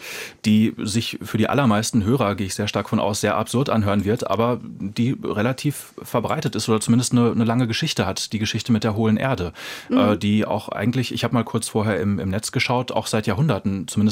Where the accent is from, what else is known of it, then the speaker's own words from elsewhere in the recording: Bielefeld, North Rhine-Westphalia, Germany; Bei mir ist es der Fall, ich komme aus Bielefeld